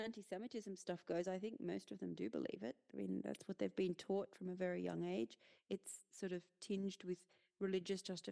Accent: Australia; born there; I'm an Australian British dual national, but I was born in Australia and I live

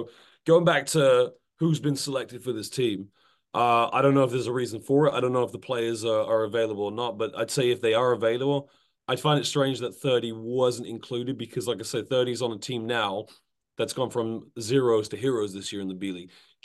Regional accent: United Kingdom; being a British person who, loves this country and loves how ethnically diverse this country is

